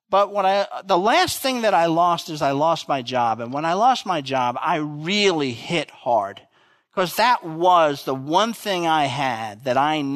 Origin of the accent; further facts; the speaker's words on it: New Jersey, United States; my father was a trainman on the Jersey Central Railroad. I'm originally from New Jersey.